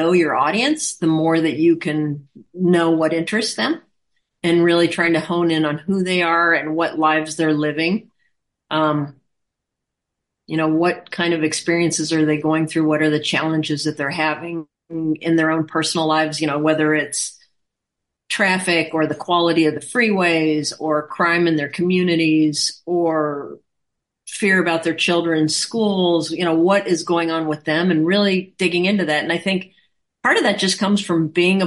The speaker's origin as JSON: {"language": "English", "region": "California", "country": "United States", "tie": "born or raised there", "also_born_or_lived": "Illinois", "said": "I was born in Illinois, and I had my first birthday on the road to California, grew up in Southern California. So I'm not quite a native, but I'm darn close."}